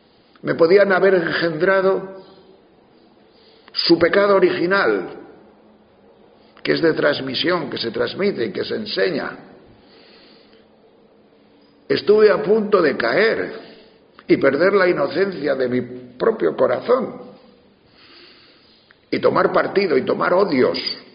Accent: Asturias, Spain; Yo cuando era pequeño estaba en Asturias, justo después de la guerra. Mi padre era guardia civil.

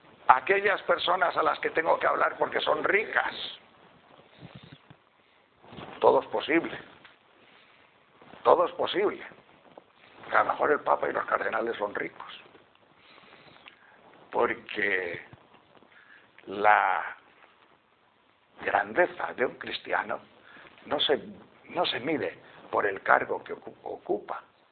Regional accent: Tejerina, Castile and León, Spain; Si la Iglesia no está nada más que para, como dicen en Tejerina, mi pueblo, jorugar.

